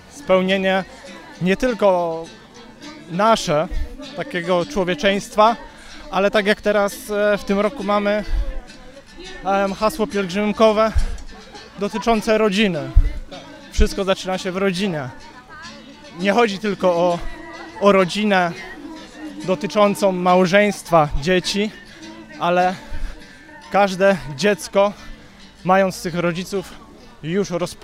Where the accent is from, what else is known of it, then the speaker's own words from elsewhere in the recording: Pleszew, Greater Poland Voivodeship, Poland; Jesteśmy z Pleszewa.